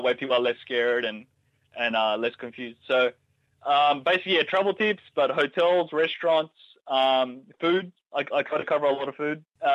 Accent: Australia; growing up in Australia, we don't have the strong family ties that a lot of Pinoy have.

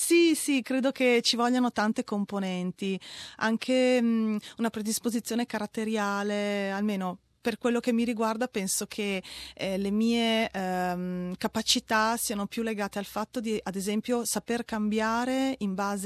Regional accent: Conegliano, Veneto, Italy; now in Milan, Italy; vivo in Italia, lavoro principalmente a Milano, sono veneta di Conegliano e sono una scenografa e illustratrice.

